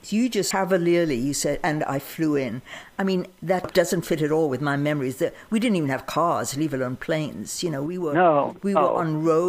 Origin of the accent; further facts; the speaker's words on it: India; also born or lived in Pakistan; I grew up in India and Pakistan.